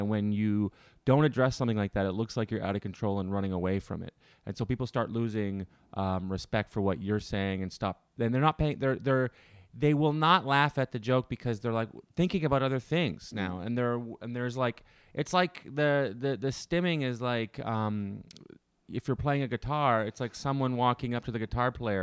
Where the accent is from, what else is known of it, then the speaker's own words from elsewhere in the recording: Ottawa, Ontario, Canada; But so our buddy Eddie DeLisepi was in my hometown, Ottawa, doing comedy.